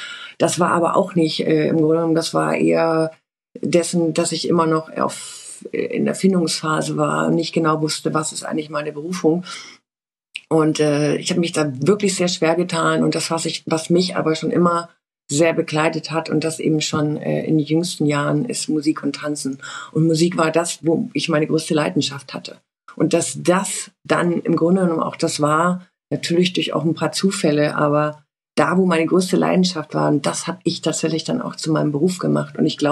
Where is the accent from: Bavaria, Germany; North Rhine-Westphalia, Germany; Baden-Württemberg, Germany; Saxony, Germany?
Saxony, Germany; Kindisch; also born or lived in Bautzen; Ich bin 54 Jahre alt, geboren in Bautzen. Aufgewachsen bin ich in einem, also gefühlt dachte ich immer, es ist das kleinste Dorf, das es auf der Welt gibt, weil ich habe Schwierigkeiten gehabt, das teilweise auf der Karte zu finden, weil das Dorf heißt Kindisch